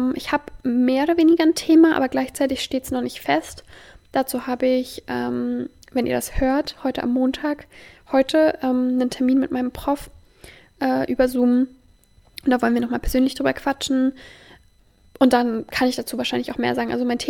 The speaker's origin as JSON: {"language": "German", "town": "Magdeburg", "region": "Saxony-Anhalt", "country": "Germany", "said": "Ich komme ja aus Magdeburg, die ist jetzt nicht ultra klein, die Stadt, aber so eine wirkliche Großstadt eben auch nicht."}